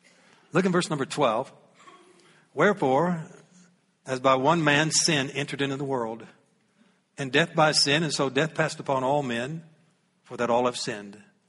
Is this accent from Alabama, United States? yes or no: no; Ohio, United States; I'm from Ohio.